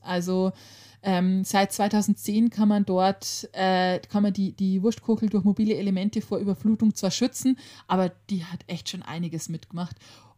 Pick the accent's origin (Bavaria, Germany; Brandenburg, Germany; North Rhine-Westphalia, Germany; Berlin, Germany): Bavaria, Germany; Regensburg; also eine Knackwurst ist bei uns in Regensburg, Regensburger, überall anders, nur wir sind Knacker dazu.